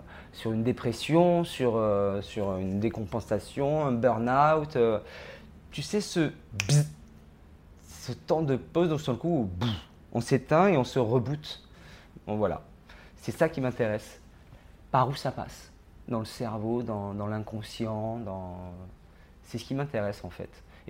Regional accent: Marseille, Provence-Alpes-Côte d'Azur, France; born there; also born or lived in Gardanne; Je suis un peu un enfant de la région, pas d'Avignon, mais je suis du sud. Je suis né à Marseille, j'ai habité Gardanne, à côté d'Aix, pendant 20 ans.

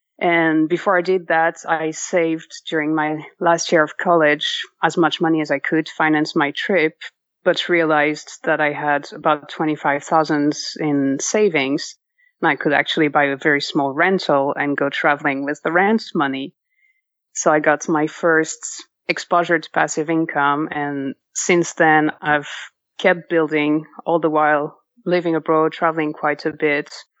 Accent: Paris, Île-de-France, France; Okay, so I'm 37. I was born in Paris, France, and that's where I grew up until college.

